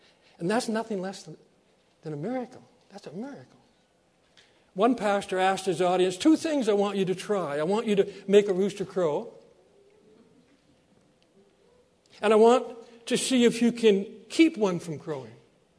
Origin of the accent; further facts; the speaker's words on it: Saskatchewan, Canada; just like you can tell I'm from Saskatchewan, right?